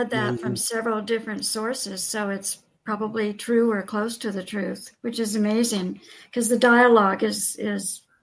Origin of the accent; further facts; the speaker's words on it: North Hollywood, California, United States; I grew up in North Hollywood and, you know, I'm a movie person.